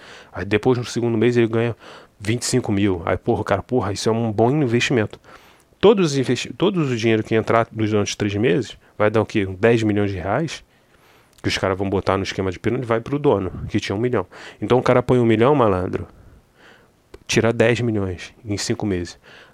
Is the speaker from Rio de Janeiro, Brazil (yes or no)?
yes; Rio de Janeiro, Brazil; Eu sou do Rio de Janeiro, vou te explicar para você.